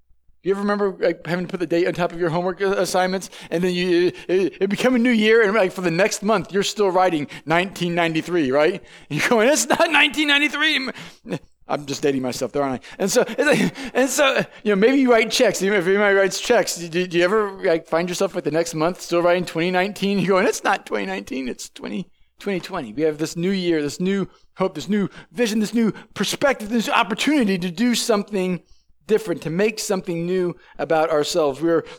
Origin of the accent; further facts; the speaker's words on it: St. Louis, Missouri, United States; I did most of my growing up in the St. Louis area.